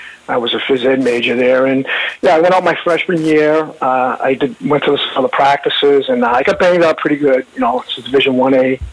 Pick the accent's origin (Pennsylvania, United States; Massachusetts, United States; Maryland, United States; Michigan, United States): Massachusetts, United States; Revere; I grew up in Revere, went to Revere High School